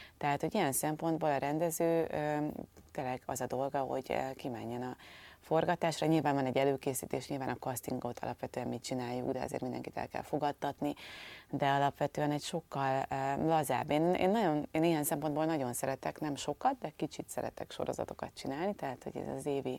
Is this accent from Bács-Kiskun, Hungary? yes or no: no; Szentendre, Pest, Hungary; igazából Szentendrén játszódik egyébként a történet, és én ott nőttem fel, mert nekem a nagymamám szerb volt, és ott volt egy nyaralunk